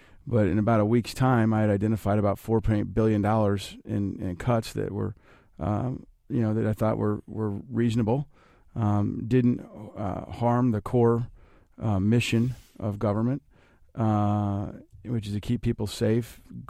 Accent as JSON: {"language": "English", "town": "Charleston", "region": "Illinois", "country": "United States", "tie": "born or raised there", "said": "Now, I grew up in Charleston, EIU, so I've been, I was new to U of I, as you mentioned, was been very much around higher education my entire life"}